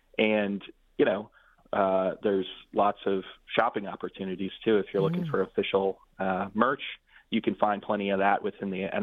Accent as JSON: {"language": "English", "town": "Detroit", "region": "Michigan", "country": "United States", "tie": "born or raised there", "also_born_or_lived": "Washington, D.C. / New York / Moscow", "said": "So I'm from Detroit originally, grew up between 7 and 8 Mile and Green Acres, and have sort of traveled to other parts of the world. I lived in D.C. for a while. Spent time in New York, in Moscow, Russia."}